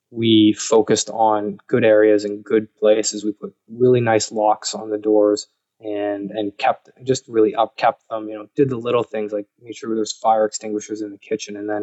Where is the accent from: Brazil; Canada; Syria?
Canada; I said, "Yeah, I'm Canadian military, though, not U.S."